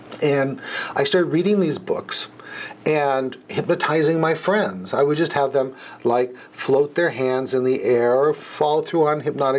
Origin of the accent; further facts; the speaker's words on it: Los Angeles, California, United States; And I grew up in Los Angeles and was a product of the Los Angeles City school system. And the truth is, it wasn't that great.